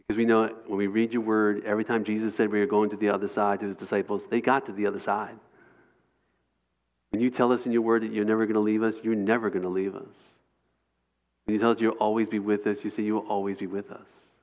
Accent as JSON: {"language": "English", "region": "New York", "country": "United States", "said": "And I'm from New York. I can be really raw."}